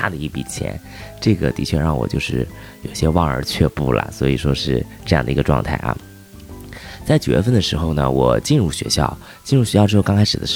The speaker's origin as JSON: {"language": "Chinese", "region": "Shandong", "country": "China", "said": "因为我本身是山东人"}